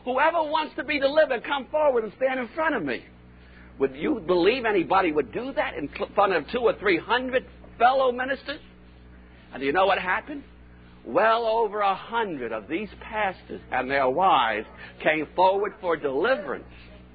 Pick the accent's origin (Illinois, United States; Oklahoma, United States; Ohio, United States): Oklahoma, United States; Tulsa; I come from Tulsa